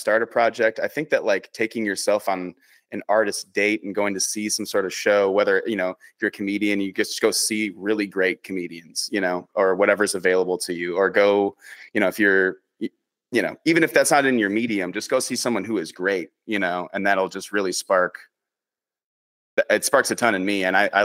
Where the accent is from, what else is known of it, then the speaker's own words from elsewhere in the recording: Chicago, Illinois, United States; now in Los Angeles, United States; I moved here from Chicago 2 years ago.